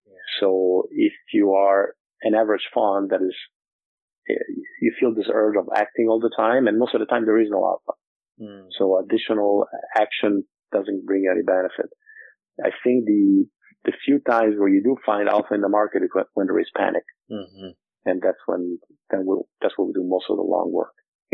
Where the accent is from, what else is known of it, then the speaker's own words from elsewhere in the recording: Milan, Lombardy, Italy; Also because I'm from Milan. So all my friends are from Milan.